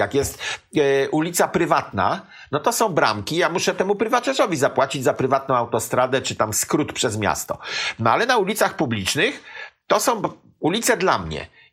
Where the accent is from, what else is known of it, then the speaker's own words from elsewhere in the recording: Osiek, Pomeranian Voivodeship, Poland; Moja wioska, Osiek koło Skurcza, Ciemnogród